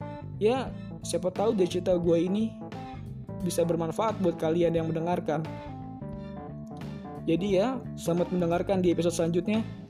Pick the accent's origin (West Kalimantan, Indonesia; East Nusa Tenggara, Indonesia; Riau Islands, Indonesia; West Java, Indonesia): West Java, Indonesia; Bekasi; also born or lived in Jakarta; now in Bandung, Indonesia; Gue lahir di Jakarta, besar di Bekasi, dan sekarang ini gue tinggal di Bandung.